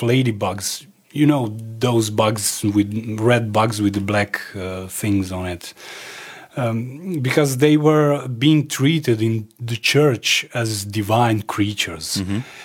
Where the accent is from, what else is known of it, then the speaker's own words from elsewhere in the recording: Zadar, Zadar County, Croatia; English is a second language; moved away as an adult; also born or lived in Switzerland / Austria / Frankfurt, Germany; I head back to my hometown of Zadar, where I made Croatian papers and traveled to Italy. After that, I moved a lot. I lived in Switzerland, lived in Austria, even in Frankfurt, Germany for a year